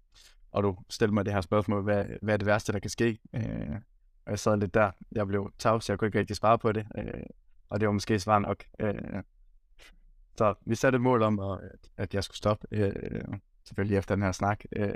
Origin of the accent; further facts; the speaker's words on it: Skive, Central Denmark Region, Denmark; now in Aarhus, Denmark; 22 år og bor til dagligt i Aarhus. Jeg er opvokset i Skive, Midtjylland.